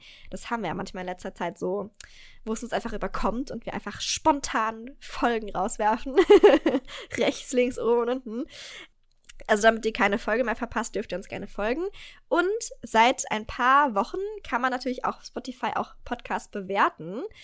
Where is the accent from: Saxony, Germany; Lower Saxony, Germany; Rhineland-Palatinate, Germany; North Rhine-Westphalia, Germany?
Rhineland-Palatinate, Germany; Mainz; ich komme ja wie gesagt aus Mainz